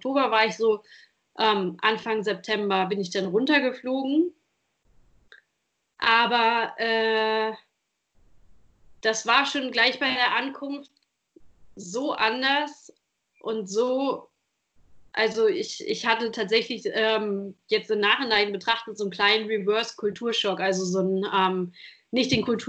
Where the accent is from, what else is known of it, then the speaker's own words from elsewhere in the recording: Flensburg, Schleswig-Holstein, Germany; Also ich komme aus Flensburg und da gibt es eine Kleinstadt, die heißt Schleswig, die ist nebenan, die ist noch kleiner.